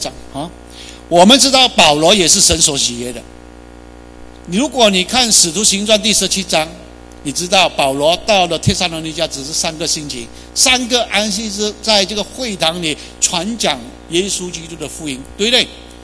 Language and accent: Chinese; China; 今天我是中国人